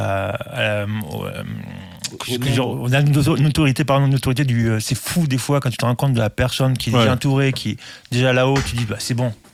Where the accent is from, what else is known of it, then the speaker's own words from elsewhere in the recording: Southern France, France; accent: southern French; mon super accent du sud